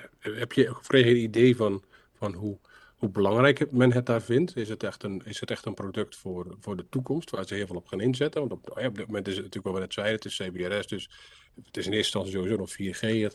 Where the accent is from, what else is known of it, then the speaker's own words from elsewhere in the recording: Netherlands; Echt, ik ben echt een Nederlander.